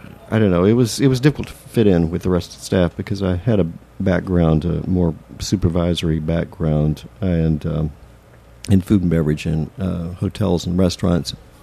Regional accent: Brazil; And then growing up in Brazil a few years later, we were told that we shouldn't have any dairy products unless the milk is parboiled

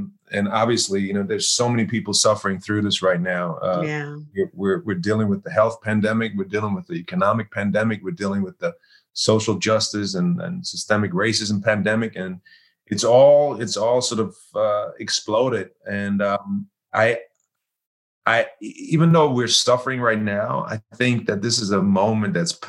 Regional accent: Germany; I grew up there. My mom's German. My father's from Ghana, Africa. And so I grew up in Germany.

